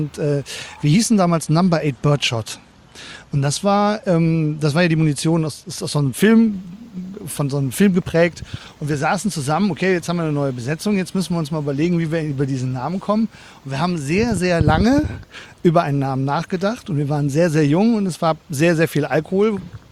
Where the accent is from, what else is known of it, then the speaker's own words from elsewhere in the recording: North Rhine-Westphalia, Germany; ich komme auch aus dem Kölner Umland, also eher aus dem Bergischen raus oder so.